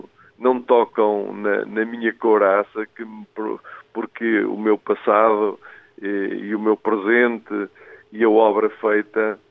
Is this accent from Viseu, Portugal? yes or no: yes; Viseu, Portugal; eu cheguei a Coimbra, um puto com 18 anos, e logo, eu não conhecia ninguém, vinha de Viseu, porque estudei em Viseu